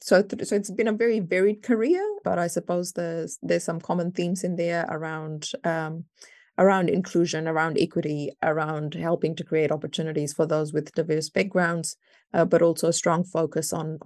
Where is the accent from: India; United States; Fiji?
Fiji; moved away as an adult; now in New Zealand; Yes, so I grew up in Fiji. I moved to New Zealand as a sort of tertiary student, came here to do university studies